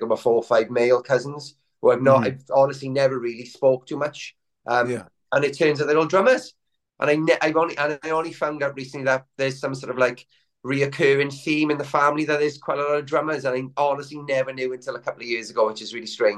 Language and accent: English; Tredegar, Wales, United Kingdom; I grew up in Tredegar, yeah, but the boys obviously grew up in Swansea, yeah.